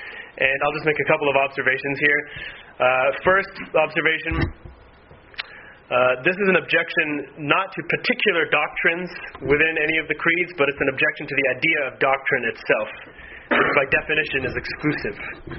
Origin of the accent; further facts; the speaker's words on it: New England, United States; And then lots of other places too, but I'm from New England